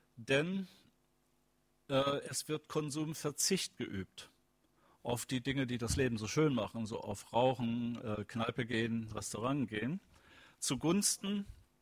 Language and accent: German; Lower Saxony, Germany; Ein Phänomen in meiner Heimat Niedersachsen erleben wir das seit ein paar Jahren identisch mit den sogenannten Russlanddeutschen.